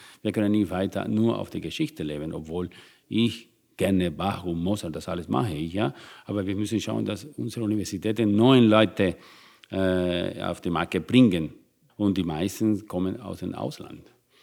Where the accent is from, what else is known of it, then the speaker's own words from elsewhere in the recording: Cuba; German is a second language; moved away as an adult; now in Europe; Ich komme aus Kuba, hatte gar nicht. Ich bin hier ohne Geld gekommen nach Europa